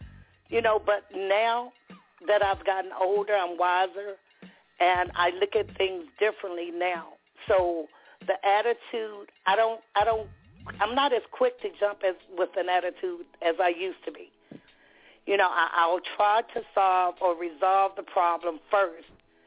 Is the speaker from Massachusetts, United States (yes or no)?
no; New Jersey, United States; I'm from the Shore Point. Yeah, I'm a Jersey girl, but I'm just me.